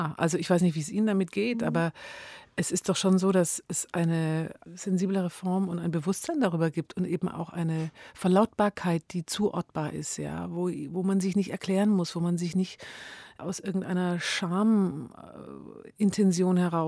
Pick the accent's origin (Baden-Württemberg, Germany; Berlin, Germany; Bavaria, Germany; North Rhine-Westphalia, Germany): Baden-Württemberg, Germany; Ich bin Schwäbin, was einige wissen, nicht viele.